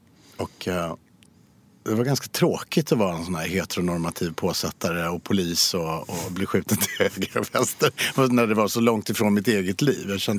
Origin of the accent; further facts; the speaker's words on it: Skåne, Sweden; born there; Jag är född i Skåne av norrländska föräldrar.